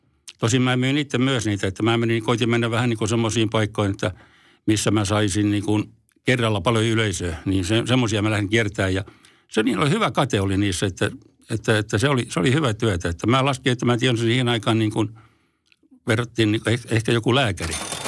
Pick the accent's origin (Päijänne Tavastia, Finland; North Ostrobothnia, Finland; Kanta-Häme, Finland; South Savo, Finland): Kanta-Häme, Finland; Forssa; also born or lived in Helsinki; muutin Forssaan ihan siellä, että olen forssalainen.